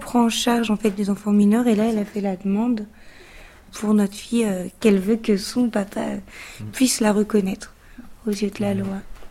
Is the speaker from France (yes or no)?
yes; France; also born or lived in Tahiti; J'ai été adoptée à la naissance. Je suis arrivée à 15 jours en France. Je venais de Tahiti. J'ai grandi toute seule avec ma maman.